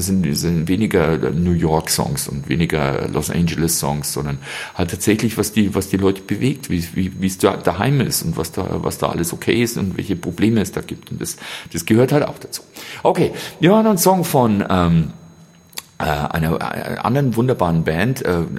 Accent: Selb, Bavaria, Germany; so runterschau von Lengenau so runter auf meine Heimatstadt Selb

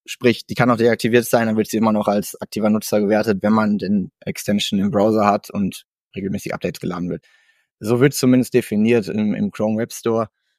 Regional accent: Münster, North Rhine-Westphalia, Germany; Ich komme aus Münster.

